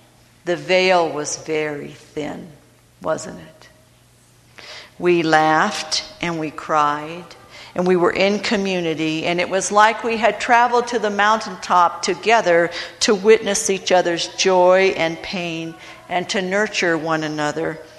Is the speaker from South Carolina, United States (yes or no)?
no; Cleveland, Ohio, United States; I'm from Cleveland. I understand different, but not his kind of different.